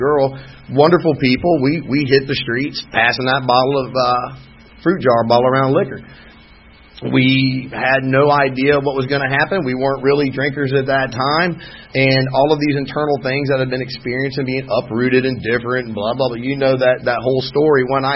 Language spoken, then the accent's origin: English; Texas, United States; born there; moved away; I was born in Texas, and I'm a recovering Texan.